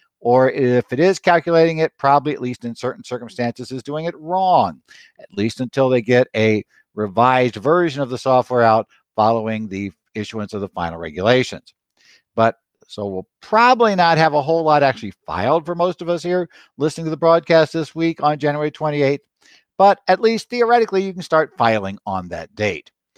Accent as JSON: {"language": "English", "town": "Phoenix", "region": "Arizona", "country": "United States", "said": "from Phoenix, Arizona"}